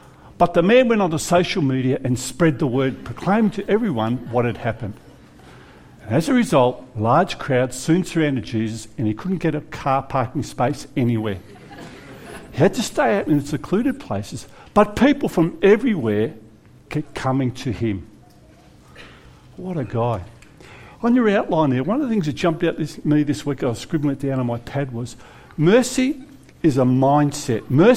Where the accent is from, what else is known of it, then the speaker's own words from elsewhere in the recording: Australia; being an Aussie, and Aussie for generations through the line, like many of you